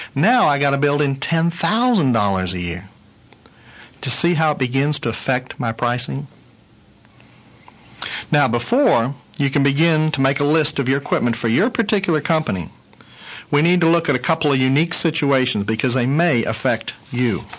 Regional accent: Owensboro, Kentucky, United States; Back in my hometown of Owensboro, Kentucky

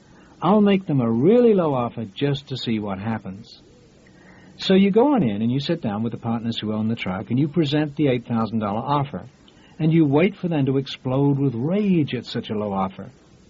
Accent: England, United Kingdom; moved away; I paid close attention to that because I was originally from England.

